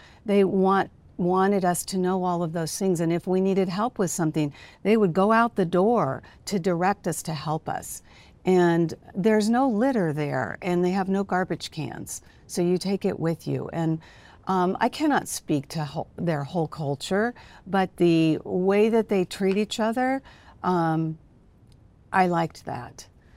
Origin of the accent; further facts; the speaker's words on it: United States; And no matter what is going on politically, I've never really had problems as an American.